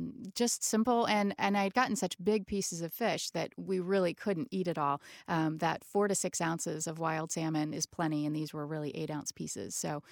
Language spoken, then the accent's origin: English; Dayton, Ohio, United States; Now, when I grew up, and I grew up in Dayton, my family put salt on their watermelon.